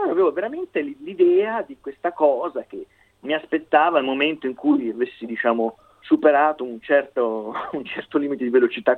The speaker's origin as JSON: {"language": "Italian", "region": "Tuscany", "country": "Italy", "said": "Io vengo dalla Toscana e ho l'impressione che da noi si dice fette di prosciutto."}